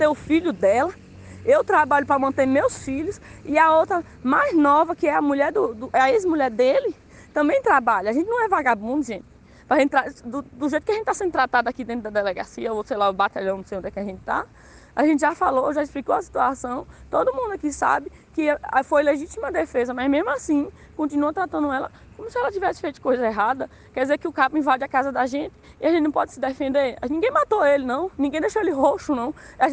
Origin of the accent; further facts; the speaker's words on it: Bahia, Brazil; moved away as an adult; now in Minas Gerais, Brazil; A gente não é de Minas Gerais, a gente é da Bahia e eu mesmo tenho 9 meses morando aqui.